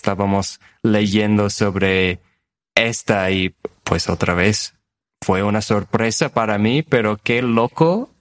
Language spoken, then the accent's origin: Spanish; United States; Spanish is a second language; pero nunca era así para mí, creciendo en Estados Unidos, ¿no?